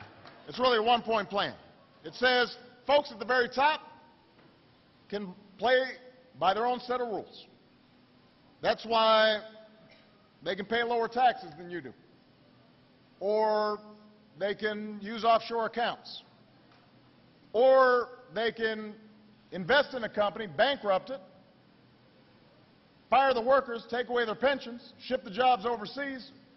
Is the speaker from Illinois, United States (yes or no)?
yes; Chicago, Illinois, United States; Look, I'm from Chicago.